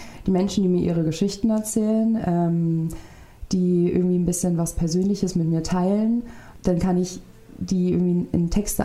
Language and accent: German; Jena, Thuringia, Germany; Ich komme auch aus Jena